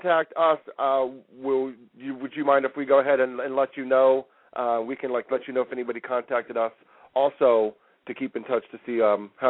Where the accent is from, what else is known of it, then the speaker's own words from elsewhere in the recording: Ohio, United States; I'm originally from Ohio, so I'm with you on that one.